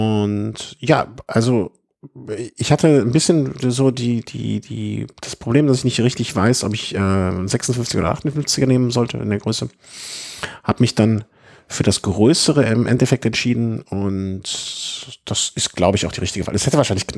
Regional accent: Cologne, North Rhine-Westphalia, Germany; für mich als Kölner auch

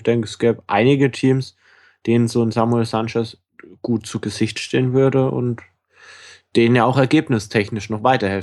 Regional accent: Bayreuth, Bavaria, Germany; Mai, Juni habe ich so den einen oder anderen Termin in meiner alten Heimat Bayreuth.

